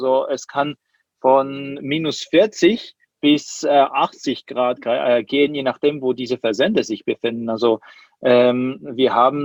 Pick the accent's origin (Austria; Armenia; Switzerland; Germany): Switzerland; als Schweizer